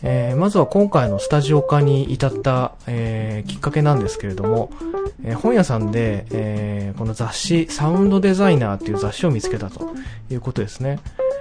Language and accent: Japanese; Chiba, Japan; 地元千葉の幕張のですね